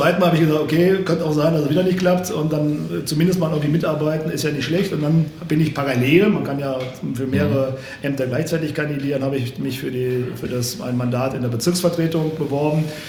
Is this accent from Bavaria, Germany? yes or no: no; Cologne, North Rhine-Westphalia, Germany; in Stammheim-Flittert, da in meinem Heimatort, war aber räumlich schon also wohnorttechnisch schon ein bisschen Richtung Süden gezogen, also Richtung Ostheim, da wohnte ich zu dem Zeitpunkt schon